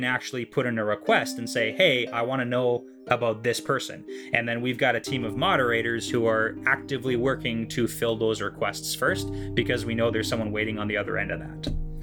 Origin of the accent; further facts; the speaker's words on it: Canada; Because I'm from Canada. We don't have those here as far as I'm aware.